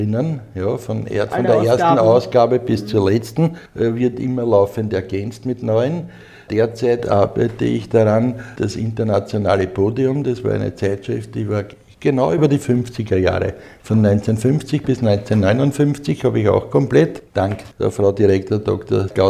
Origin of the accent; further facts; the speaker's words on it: Vienna, Austria; born there; Ja, bin ein gebürtiger Wiener